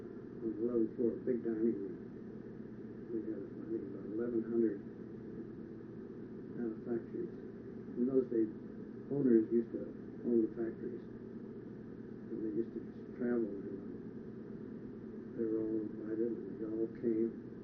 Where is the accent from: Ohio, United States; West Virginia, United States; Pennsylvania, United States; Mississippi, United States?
Pennsylvania, United States; born there; I was born on North Side, as I told you.